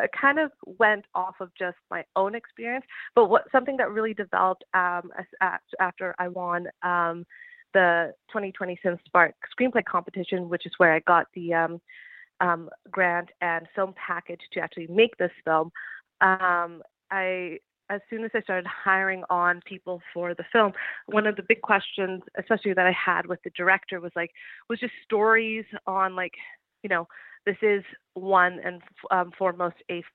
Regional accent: Houston, British Columbia, Canada; The whole storyline is based off of my roots growing up in Houston and in northern BC, especially when I was in school.

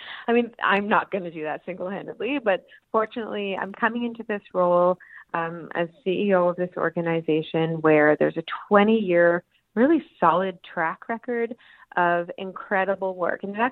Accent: New Brunswick, Canada; I grew up on Silver Lake, so close, of course, to the Tantramar Marshes, the Bay of Fundy, the Northumberland Strait.

